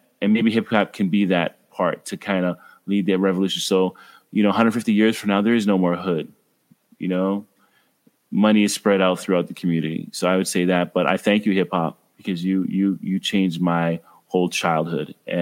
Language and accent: English; Ottawa, Ontario, Canada; I grew up in Ottawa, Ontario, Canada. And when I was born in the 70s